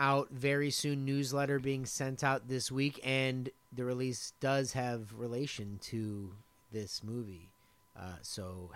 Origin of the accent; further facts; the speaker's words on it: the South, United States; I know I think just growing up in the South, you're just in general there's a more outdoorsness